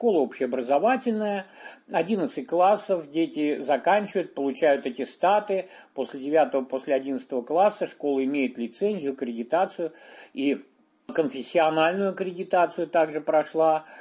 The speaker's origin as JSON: {"language": "Russian", "town": "Ivanovo", "region": "Ivanovo Oblast", "country": "Russia", "tie": "born or raised there", "said": "Вырос я в Иваново, там вот проблема была где-то так свободно искупаться, поплавать, и все речки, водоемы были далеко."}